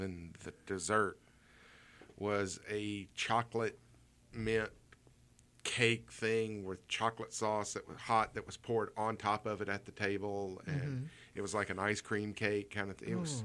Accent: Sims, United States; I went out and visited a park in Sims yesterday that didn't exist when I was growing up in Sims.

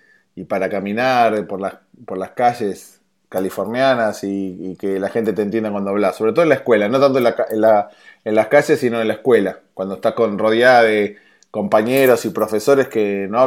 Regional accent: Argentina; accent: Argentine; aún con el tono argentino en mi voz y mi acento, me quieren pasear. Tuve bastantes episodios de paseanderos, vamos a decir, amigos de New Taxi, ¿eh? ¿Quieren pasear? Saludos a todos. Pero bueno, nada, estoy muy contento de estar acá en Argentina.

